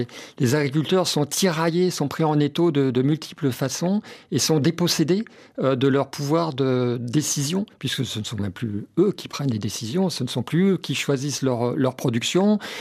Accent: France; Chez nous, en France, 54% de la surface terrestre est dévolue à l'agriculture.

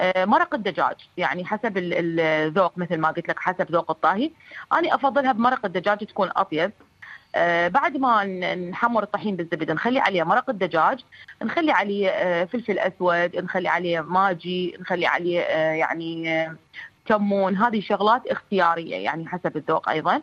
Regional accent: Iraq; واكيد يعني احنا معروفين عراقيين بتعدد النكهات في مطبخنا

